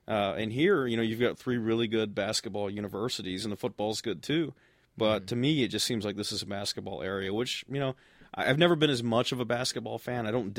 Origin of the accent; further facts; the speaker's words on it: Southeast, United States; I come from the Southeast where football is just king.